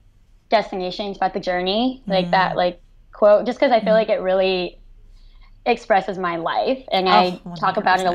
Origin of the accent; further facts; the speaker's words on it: Houston, Texas, United States; now in Athens, United States; I grew up in the suburban area of Houston, Texas.